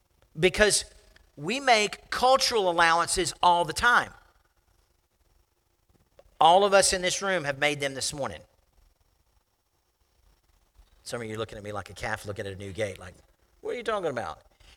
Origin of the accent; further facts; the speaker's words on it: Lakeland, Florida, United States; I grew up in Florida. If you fly into Florida, one thing will amaze you is the number of lakes, like by the thousands of them. My hometown is Lakeland.